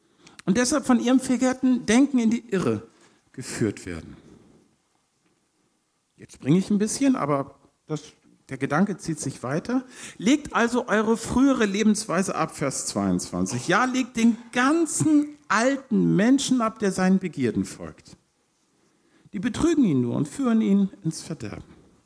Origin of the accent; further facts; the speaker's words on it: Schleswig-Holstein, Germany; Ich komme aus Nordfriesland, da wo die Bäume so wachsen, damit sie es schaffen.